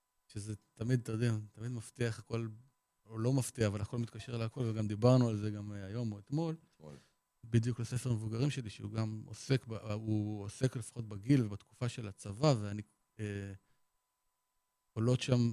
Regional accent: Nahalal, Northern District, Israel; born there; אפילו נולדתי, ממש נולדתי בנהלל

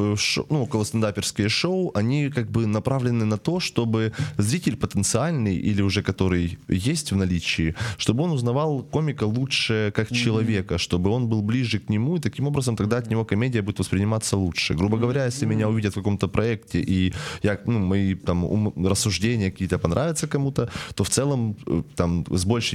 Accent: Donetsk, Donetsk Oblast, Ukraine; Смотрите, дело в чем, что я сам из Донецка. У нас в Донецке был такой стендап-проект.

